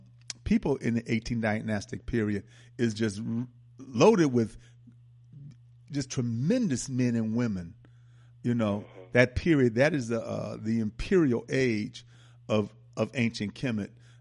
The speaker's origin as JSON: {"language": "English", "town": "Milwaukee", "region": "Wisconsin", "country": "United States", "said": "They were from Gary, Indiana. I'm from Milwaukee."}